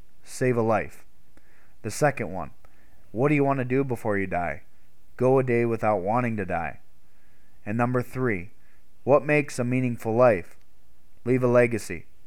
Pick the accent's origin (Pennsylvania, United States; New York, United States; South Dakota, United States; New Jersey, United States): South Dakota, United States; I've born and raised in South Dakota. I love it and don't plan on going anywhere else.